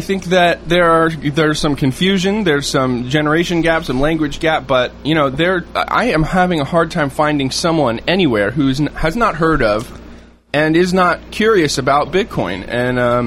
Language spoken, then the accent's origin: English; California, United States; But anyway, the reason that I am in Phoenix, I'm from California